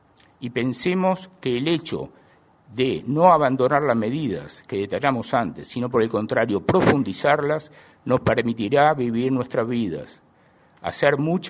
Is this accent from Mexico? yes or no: no; Uruguay; siendo uruguayos